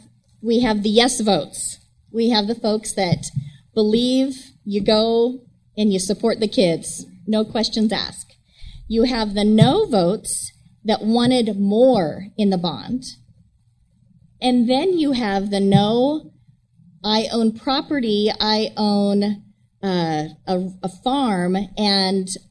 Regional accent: Emmett, Idaho, United States; And I'm from Gem County, Emmett.

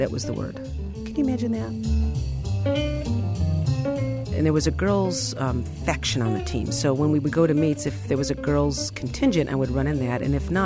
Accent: Berwyn, Illinois, United States; born or raised there

